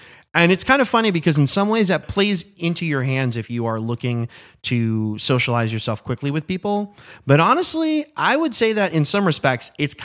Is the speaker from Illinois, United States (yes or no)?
yes; Chicago, Illinois, United States; Yeah, I mean, so I grew up in Chicago, but really the kind of what essentially feels more like the suburbs outside of Chicago.